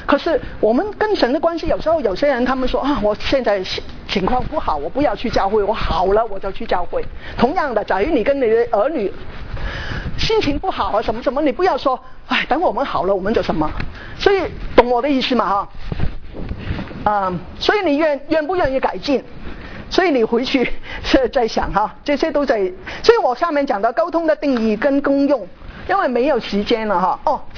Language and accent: Chinese; Hong Kong; moved away as an adult; now in United States; 譬如我从香港来美国念大学